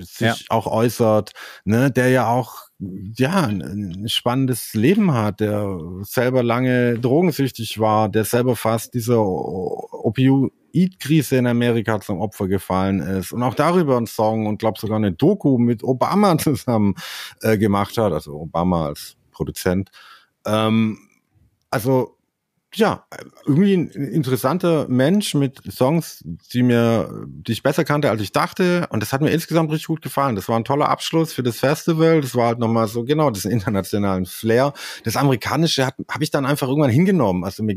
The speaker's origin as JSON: {"language": "German", "country": "Germany", "said": "I'm from Germany, you know."}